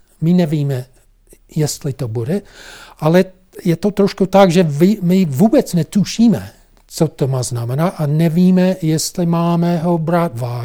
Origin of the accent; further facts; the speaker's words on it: United States; Czech is a second language; když teď mluvím jako Američan, to používáme vůči Taiwanu